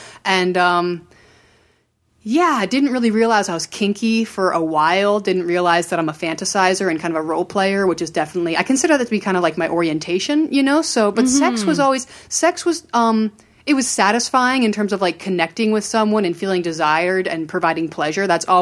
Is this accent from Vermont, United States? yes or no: yes; Vermont, United States; also born or lived in Maryland; So I grew up in Maryland until I was about 8, and then I moved to rural Vermont.